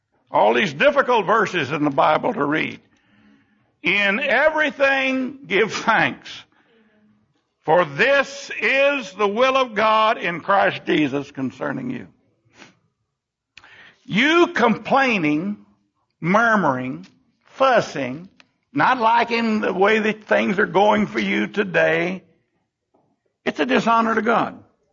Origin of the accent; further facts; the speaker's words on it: Texas, United States; born there; I'm thankful I was born in Texas. I'm thankful I was born in America.